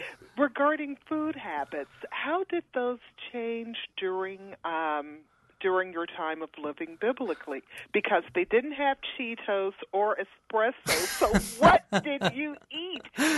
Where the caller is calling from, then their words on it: Columbus, Ohio, United States; I'm the lady from Columbus who always sends ideas to you.